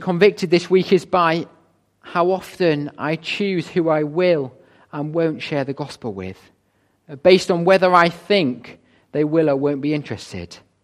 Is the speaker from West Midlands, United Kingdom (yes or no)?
no; Burton in Kendal, North West England, United Kingdom; I grew up in Burton in Kendal, and I went to the primary school there